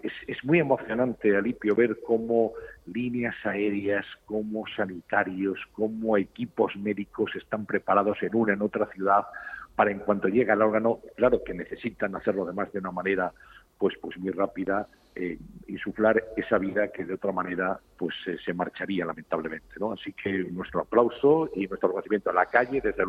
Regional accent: Spain; como ciudadanos españoles

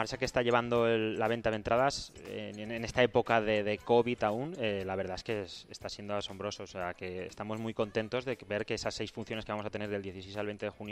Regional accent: Valencia, Valencian Community, Spain; yo soy valenciano, yo soy fallero

